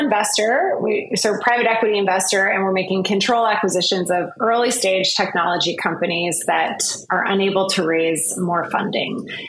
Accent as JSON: {"language": "English", "country": "Canada", "tie": "born or raised there", "moved": "as an adult", "lives_now": "London, United Kingdom", "said": "I grew up in Canada. That was great. I moved to London."}